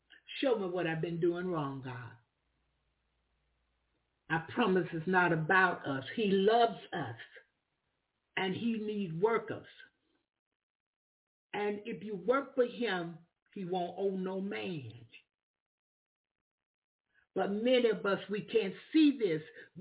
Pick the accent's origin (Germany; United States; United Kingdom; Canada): United States; Florida; I'm from Florida